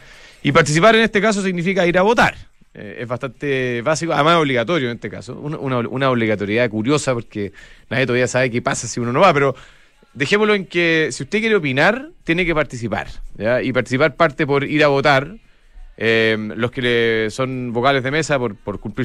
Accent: Chile; vamos a seguir siendo chilenos, vamos a seguir viviendo en este país

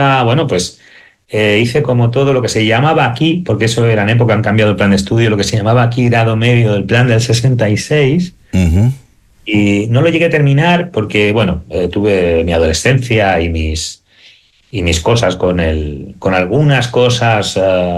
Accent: Balearic Islands, Spain; Estoy en mi tierra natal, en Mallorca, tocando con grandes músicos, que ahora mi isla se ha puesto de moda.

